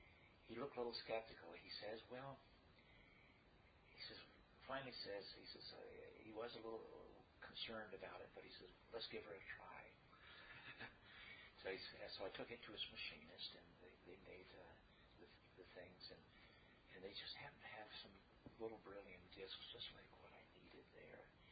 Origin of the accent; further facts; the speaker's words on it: New York, United States; I grew up in northern New York along Lake Champlain.